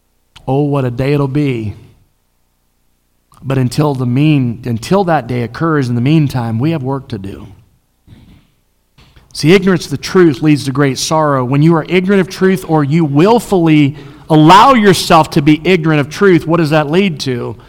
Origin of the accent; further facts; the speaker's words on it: the South, United States; And by the way, we're from the South.